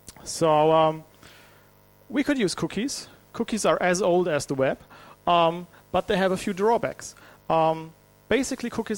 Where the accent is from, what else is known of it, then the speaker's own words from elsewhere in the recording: Baden-Württemberg, Germany; English is a second language; As you can probably judge from my last name, I'm from Germany. I'm actually coming from a region near Mannheim.